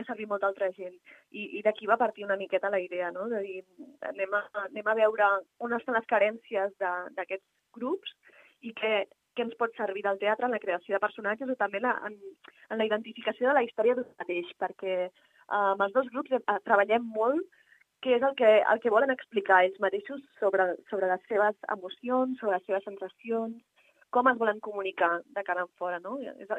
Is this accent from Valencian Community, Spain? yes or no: no; Badalona, Catalonia, Spain; jo soc de Badalona